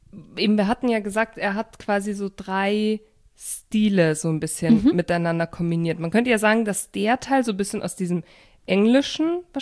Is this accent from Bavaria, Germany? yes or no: yes; Munich, Bavaria, Germany; wir sind ja aus München, Nähe München.